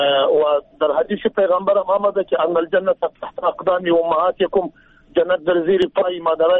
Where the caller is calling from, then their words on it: Jowzjan, Afghanistan; ما قریص پشتون هستم از جوزیان.